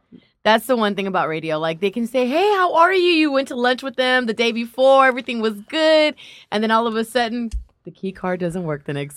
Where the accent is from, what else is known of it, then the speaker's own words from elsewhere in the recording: Los Angeles, California, United States; born there; My family's from Compton. Yeah, I was born in Martin Luther King Hospital.